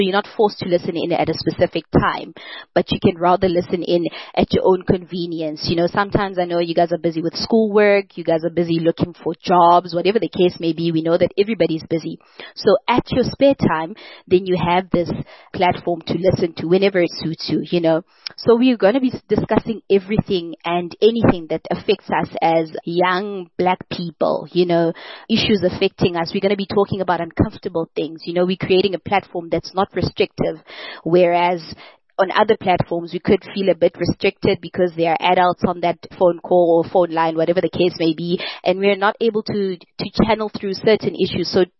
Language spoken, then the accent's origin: English; South Africa; So we know that we have challenges as South African people with the current state of the economy